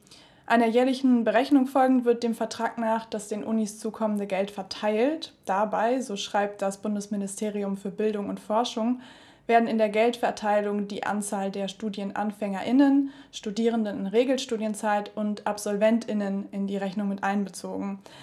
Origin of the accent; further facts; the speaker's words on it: Düsseldorf, North Rhine-Westphalia, Germany; In Düsseldorf.